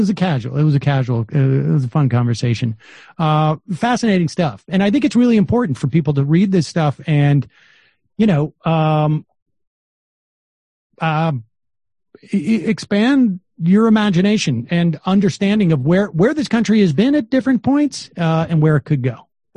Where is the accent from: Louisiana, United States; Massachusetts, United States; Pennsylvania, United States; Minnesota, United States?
Massachusetts, United States; It's because I'm from Massachusetts. I put the emphasis on the wrong vowel for just about every word that I speak.